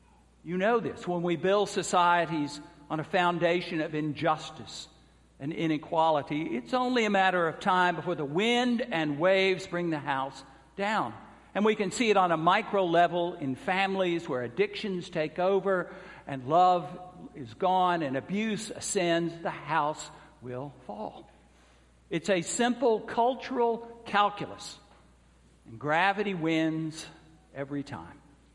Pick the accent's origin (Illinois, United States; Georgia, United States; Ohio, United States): Georgia, United States; the Cherokee Nation from my home state of Georgia to Oklahoma